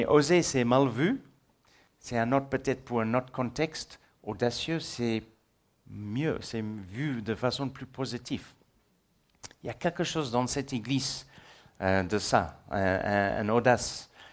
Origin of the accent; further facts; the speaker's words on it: South Africa; first language English; French is a second language; Mais moi, je suis sud-africain. C'est pour ça que j'ai un léger accent. L'anglais est ma langue maternelle, mais j'ai grandi en Afrique du Sud.